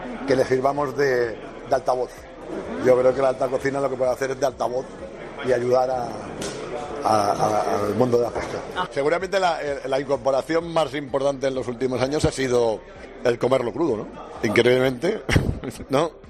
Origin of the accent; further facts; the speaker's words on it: Roses, Catalonia, Spain; Yo, que vengo de Rosas, donde también tenemos allí un puerto pesquero